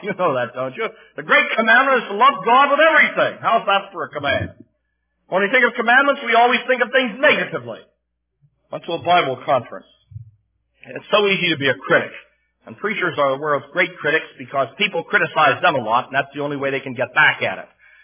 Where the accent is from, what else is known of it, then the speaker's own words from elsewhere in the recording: Pennsylvania, United States; I should tell you that I was raised near Pittsburgh, and I'm still rooting for those teams.